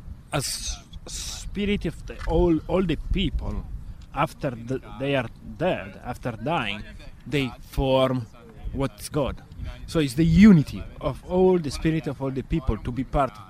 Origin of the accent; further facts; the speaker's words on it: Italy; I'm from Italy.